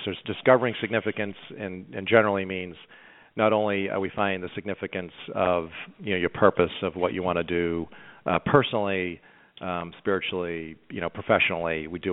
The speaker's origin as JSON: {"language": "English", "town": "Boston", "region": "Massachusetts", "country": "United States", "lives_now": "Charlotte, United States", "said": "Yeah, I was originally from Boston"}